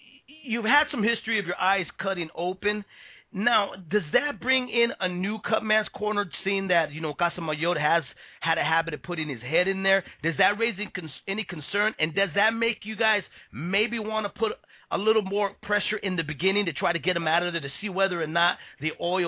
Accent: San Jose, California, United States; being from that, I'm from San Jose, and Gilroy is only about 20 minutes out or so.

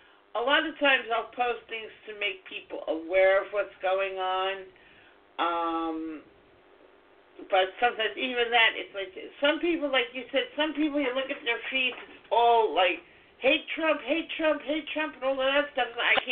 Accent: New York, United States; Of course I locked my door. I'm from New York.

